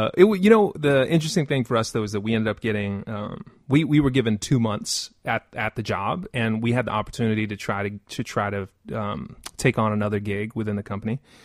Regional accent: New York City, New York, United States; Well, so to me, growing up as a gamer in the Bronx was almost natural.

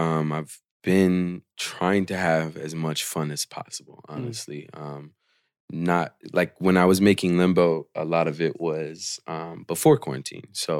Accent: Portland, Oregon, United States; I was born and raised in Portland. So, you know, like I always was an internet kid more than anything.

